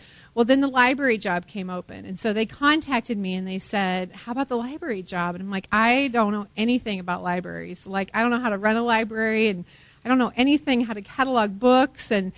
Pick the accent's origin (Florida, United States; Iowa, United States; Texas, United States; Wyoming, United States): Iowa, United States; Shellsburg; I am from Iowa. I grew up in eastern Iowa in Shellsburg on a farm surrounded by cornfields.